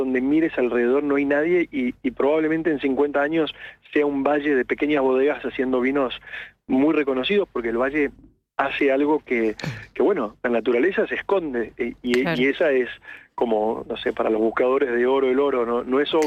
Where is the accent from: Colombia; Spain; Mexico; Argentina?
Argentina; Tierra del Fuego; nosotros somos de Tierra del Fuego desde 1875, que es cuando llega mi tatarabuelo y se instala a vivir ahí.